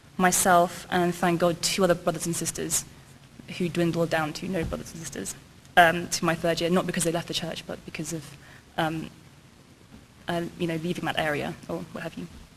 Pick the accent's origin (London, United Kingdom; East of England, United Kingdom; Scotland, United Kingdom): East of England, United Kingdom; Cambridge; I'm from the UK, Cambridge. You'd probably tell from my accent.